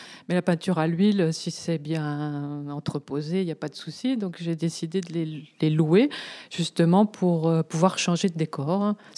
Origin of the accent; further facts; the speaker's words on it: Grand Est, France; Moi, je viens des Vosges, donc il y a des forêts magnifiques. J'ai ce souvenir, lorsque j'étais petite, des arbres, des forêts avec des mousses bien vertes.